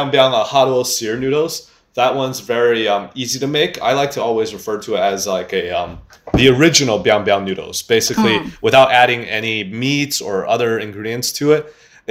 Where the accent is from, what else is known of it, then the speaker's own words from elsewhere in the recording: Michigan, United States; Because, you know, as I was growing up in Michigan, you know, the students there, they don't have family here.